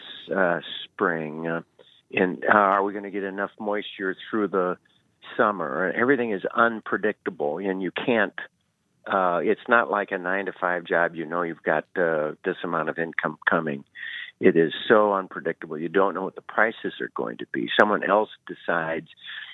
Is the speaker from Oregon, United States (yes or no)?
yes; Deschutes, Oregon, United States; I was a city guy. I grew up in Deschutes. It's not a city. It's a small town.